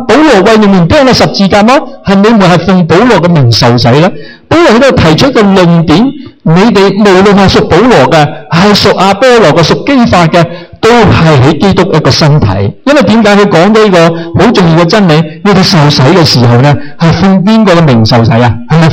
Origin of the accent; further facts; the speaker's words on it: China; 我们中国人说四分五裂